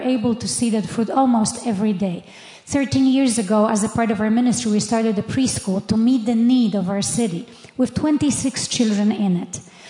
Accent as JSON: {"language": "English", "country": "Poland", "tie": "born or raised there", "second_language": "English", "said": "As you can probably hear, I am from Poland. I've been there all my life, 50 years now."}